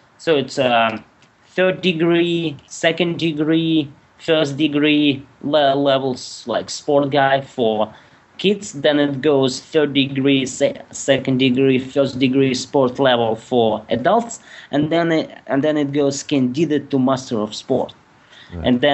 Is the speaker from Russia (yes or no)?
yes; Russia; since I'm from Russia, I will use examples from Russia.